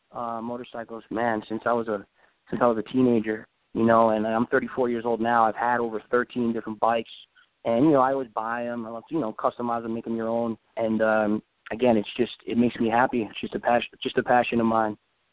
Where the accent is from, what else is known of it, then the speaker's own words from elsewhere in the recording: Bronx, New York, United States; I remember living in the Bronx. You know, I was there till maybe third grade is when I moved out of the Bronx. But we lived in Parkchester in the pink brick building down in the Bronx.